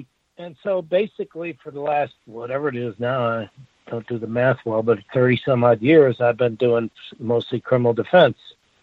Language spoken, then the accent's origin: English; Chicago, Illinois, United States; can you go to Chicago? I said, oh, my hometown, sure.